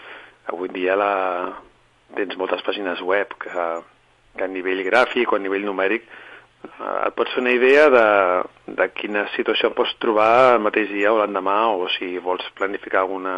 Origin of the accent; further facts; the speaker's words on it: Barcelona, Catalonia, Spain; Com que sóc de Barcelona, doncs algunes vegades ja doncs hi anava al mar